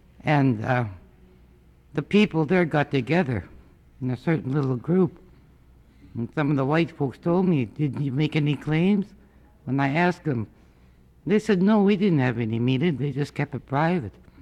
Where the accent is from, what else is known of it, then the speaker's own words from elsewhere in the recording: Lake Bay, Alaska, United States; born there; I was born in Lake Bay, Alaska.